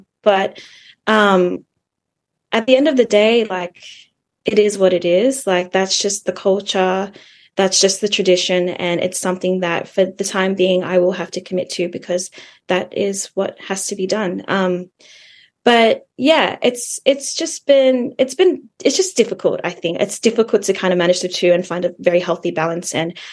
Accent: Australia; especially like being in Australia and growing up in Australia

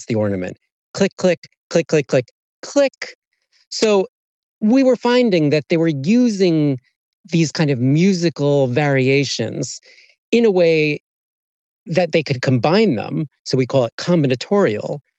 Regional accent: United States; accent: American; like there's an Australian accent like you all, and my American accent.

